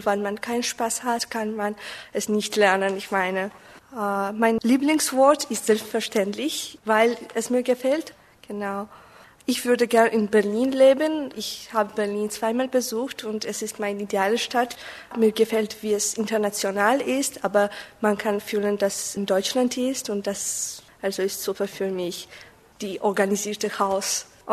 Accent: Georgia; German is a second language; now in Germany; aus Georgien. Ich bin in 1997 geboren und lerne Deutsch seit, als ich 13 war.

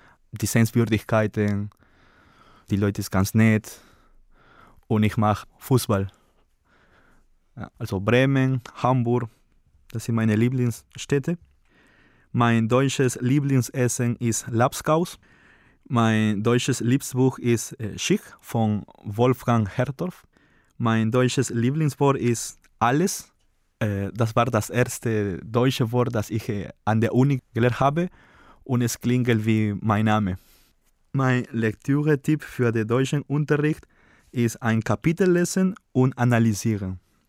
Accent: Peru; Ich komme aus Peru. Ich bin im Jahr 1986 geboren.

